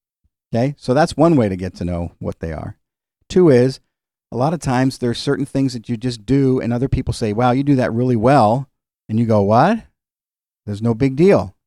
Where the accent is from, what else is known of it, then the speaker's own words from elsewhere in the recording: New York, United States; Because we're from New York, right? And we've been out here now. Okay, we did it 10 years.